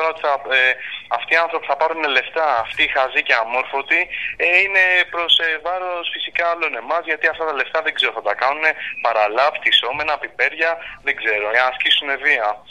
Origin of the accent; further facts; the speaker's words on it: Peristeri, Attica, Greece; εγώ προσωπικά, να το πω, που είμαι και από το Περιστέρι